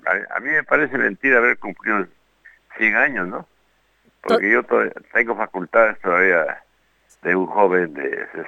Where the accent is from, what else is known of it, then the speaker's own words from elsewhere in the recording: Piura, Peru; Yo soy de Piura.